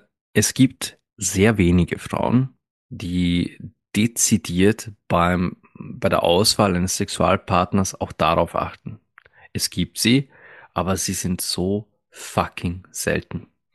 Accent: Austria; Okay, bei uns in Österreich sagt man, du wirfst so ein Wiener Würstchen in den Turnsaal.

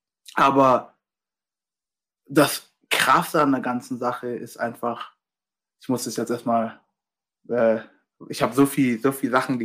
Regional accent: Germany; Ja, ich bin Nigerianer, Deutscher.

